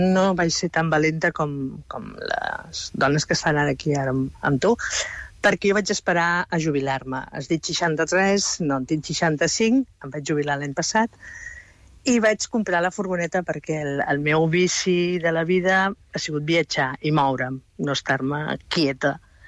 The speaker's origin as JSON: {"language": "Catalan", "town": "Igualada", "region": "Catalonia", "country": "Spain", "said": "Jo sóc d'Igualada."}